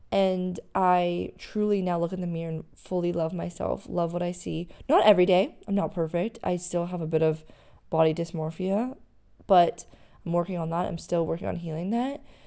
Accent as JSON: {"language": "English", "country": "Canada", "said": "I'm from Canada. I would never hurt anyone."}